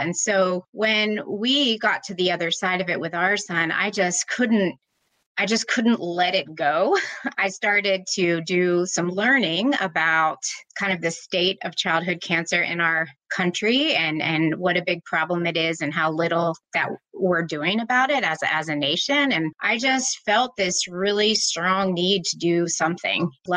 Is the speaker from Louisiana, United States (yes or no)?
no; Atlanta, Georgia, United States; I grew up here in Atlanta. I think I'm one of the few natives left here. Went to Lakeside High School in DeKalb County and went to college at Vanderbilt and then law school at UGA.